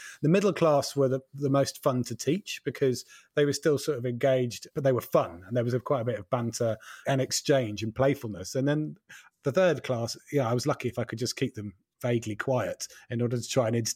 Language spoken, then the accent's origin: English; East of England, United Kingdom; I am also from Norfolk, remember?